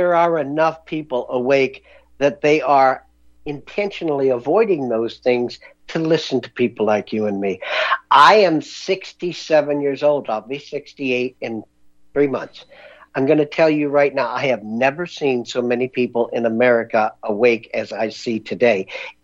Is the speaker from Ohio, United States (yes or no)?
yes; Ohio, United States; I grew up in Ohio, and Ohio is a pretty integrated state.